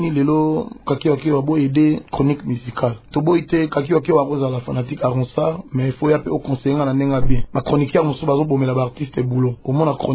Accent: DR Congo; tout le monde, nous sommes des Congolais

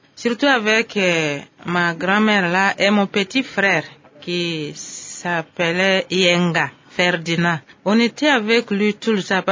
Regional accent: Kembisa, Orientale, DR Congo; born there; Je suis née à Kembisa, dans le Bazouélé, dans la province orientale.

